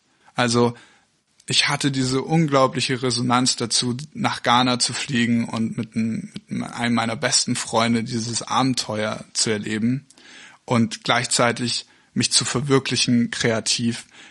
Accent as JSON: {"language": "German", "region": "Bavaria", "country": "Germany", "tie": "born or raised there", "said": "ich bin halt aufgewachsen auf dem Land in Bayern und es ist sehr schön, dort aufzuwachsen"}